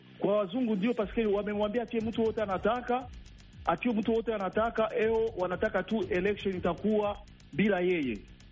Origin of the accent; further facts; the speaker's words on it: DR Congo; tuseme ukweli kama mkongomani na mtu mwenye anaangalia mambo ya Kongo